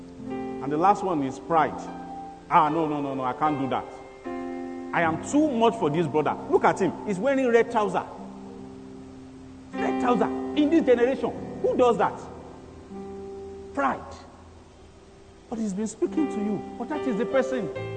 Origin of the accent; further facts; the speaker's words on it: Nigeria; born there; If not that I was born in Nigeria, my life would have been transformed.